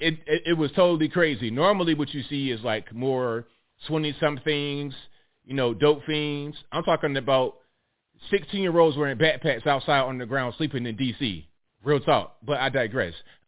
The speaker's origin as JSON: {"language": "English", "region": "Virginia", "country": "United States", "said": "Y'all know I'm from Virginia. I've been to D.C. a lot."}